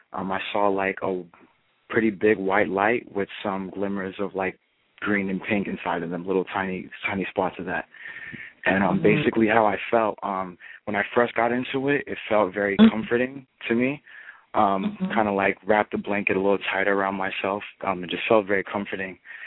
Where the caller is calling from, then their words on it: Brockton, Massachusetts, United States; I'm calling from Brockton, Massachusetts.